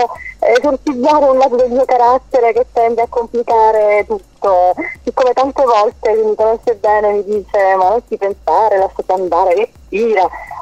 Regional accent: Calabria, Italy; ieri sono stata in Calabria, nella mia terra

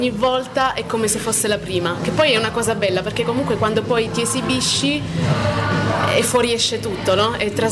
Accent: Apulia, Italy; vengo dalla Puglia, in provincia di Brindisi. Ho 23 anni

